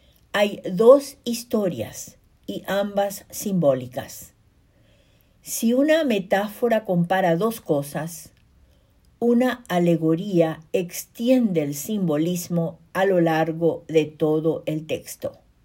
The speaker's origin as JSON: {"language": "Spanish", "country": "Paraguay", "tie": "born there", "said": "les traigo otro cuentito de la producción narrativa de mi país natal, Xeretamí, Paraguay, corazón de América del Sur."}